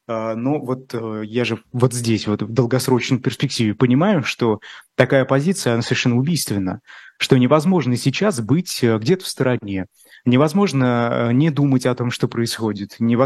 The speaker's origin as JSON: {"language": "Russian", "town": "Ufa", "region": "Bashkortostan", "country": "Russia", "tie": "born or raised there", "said": "идут помогать людям в городе Уфа, откуда я родом."}